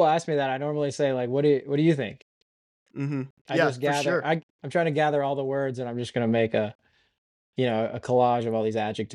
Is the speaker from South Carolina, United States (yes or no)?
yes; South Carolina, United States; but then, you know, there are hints of country, cause I'm from South Carolina. I can't help the way I say some things.